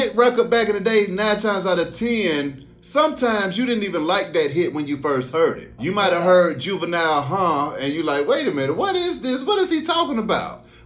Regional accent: Atlanta, Georgia, United States; Of course, you know it's … I'm from Atlanta, Georgia.

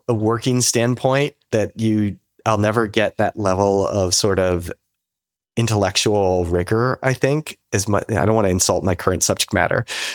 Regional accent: New Orleans, Louisiana, United States; also born or lived in Washington, D.C., United States; So I was born and raised in New Orleans

